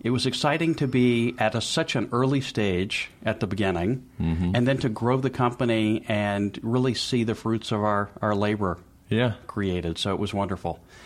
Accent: Memphis, Tennessee, United States; born there; also born or lived in Boston; I was born in Memphis, Tennessee, came to college in Boston

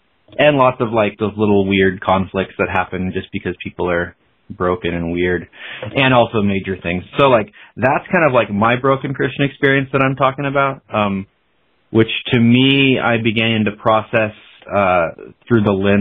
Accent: Pacific Northwest, United States; And, I was also from the Northwest. So … was like the dominant cultural influence of the whole region.

